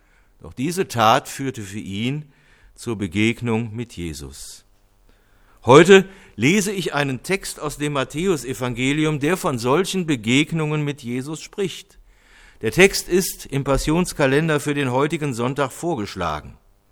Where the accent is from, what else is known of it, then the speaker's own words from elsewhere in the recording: Cologne, North Rhine-Westphalia, Germany; In Köln kenne ich das, in meiner Heimatstadt, dass da die Kinder von Tür zu Tür gehen und singen und bekommen dann auch was.